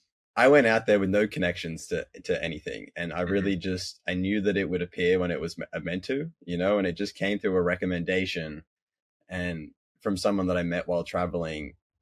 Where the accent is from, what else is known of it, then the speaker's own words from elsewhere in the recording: Sydney, New South Wales, Australia; So, like, you know, I grew up in Sydney and middle class family.